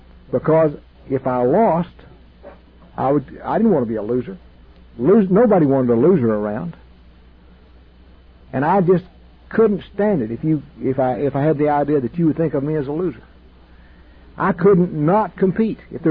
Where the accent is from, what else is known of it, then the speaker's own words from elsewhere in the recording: Texas, United States; I was raised in West Texas, and I wasn't afraid. Men were not afraid in West Texas.